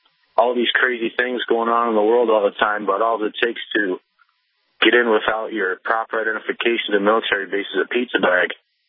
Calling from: New York, United States; I'm calling in from New York.

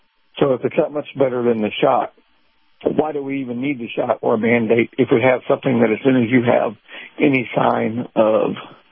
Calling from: Valdosta, Georgia, United States; I'm near Valdosta, Georgia.

